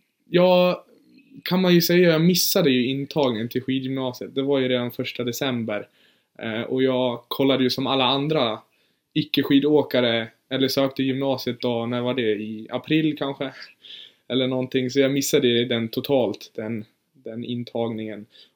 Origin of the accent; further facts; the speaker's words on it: Dalarna County, Sweden; also born or lived in Germany; Jag är född i Tyskland faktiskt, men flyttade hit när jag var 4 år. Så jag har typ bott här hela mitt liv.